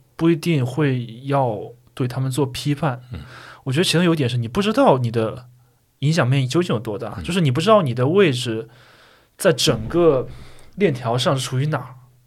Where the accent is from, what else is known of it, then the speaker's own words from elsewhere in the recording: China; 我们中国人常说古话，上梁不正下梁歪